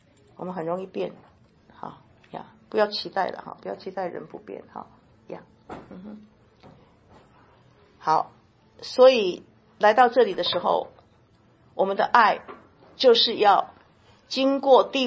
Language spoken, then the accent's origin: Chinese; Taiwan; now in United States; 我刚进到美国的时候，我就发现哇，跟我们台湾人完全不一样，美国人跟我台湾人不一样